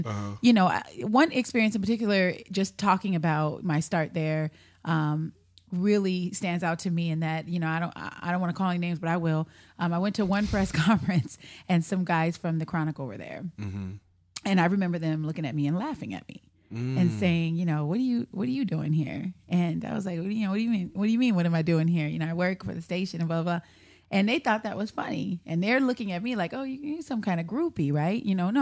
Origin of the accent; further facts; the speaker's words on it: Long Beach, California, United States; So growing up in Long Beach and going there, it was really a transition.